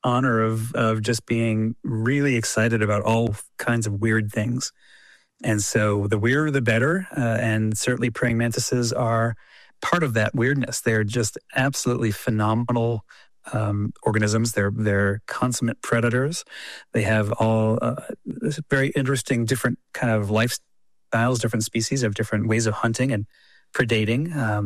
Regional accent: Vermont, United States; I grew up in New England, in Vermont

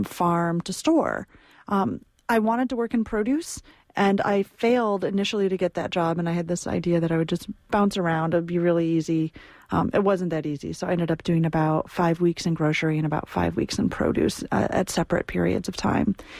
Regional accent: Michigan, United States; also born or lived in California; now in New York, United States; I grew up in Michigan, which I can now say, having spent a lot of time in California, is an incredibly lush and verdant place.

